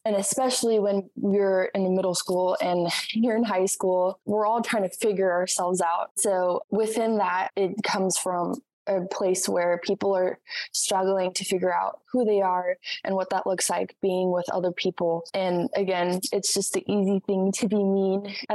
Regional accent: El Salvador; accent: Salvadoran; English is a second language; They would make fun of my Spanish accent because the Salvadoran accent is different from the accent that we have here.

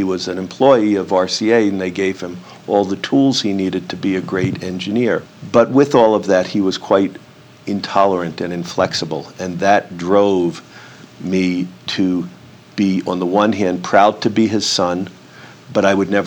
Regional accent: Long Island, New York, United States; also born or lived in New Jersey / Boston; I grew up first in New Jersey, but then in Boston. And finally, when I was in fourth grade, moved to the suburbs of Long Island outside of New York.

